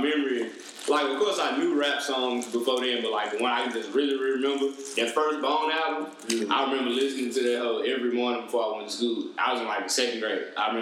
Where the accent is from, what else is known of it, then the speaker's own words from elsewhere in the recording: Memphis, Tennessee, United States; now in Dallas, United States; Yeah, I've been in Dallas since 2000, though, but yeah, I'm from Memphis. Half my family stay in Dallas, half my family stay in Memphis.